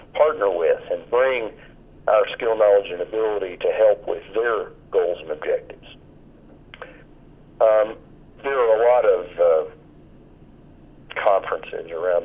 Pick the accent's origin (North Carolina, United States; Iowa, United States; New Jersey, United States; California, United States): North Carolina, United States; You know, for example, in my home state of North Carolina